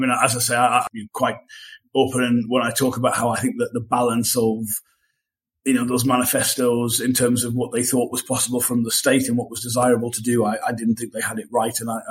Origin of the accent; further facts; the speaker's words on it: Sunderland, North East England, United Kingdom; I'm from Sunderland, hence it's the only reason you tend to support Sunderland.